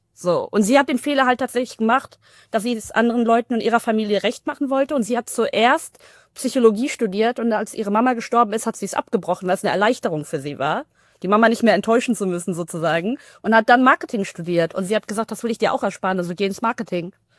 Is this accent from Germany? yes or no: yes; Paderborn, North Rhine-Westphalia, Germany; weil ich komme halt, wie gesagt, aus dem Vorort sogar von Paderborn. Es war sehr, sehr weiß gelesen. Ich war die einzige POC halt dort.